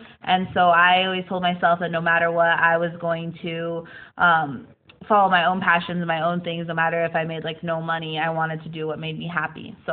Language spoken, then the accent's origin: English; Gallup, New Mexico, United States; also born or lived in Albuquerque; I was born and raised right here in Gallup, New Mexico. Went to Gallup High, went to Gallup Middle School, went to Red Rock Elementary School.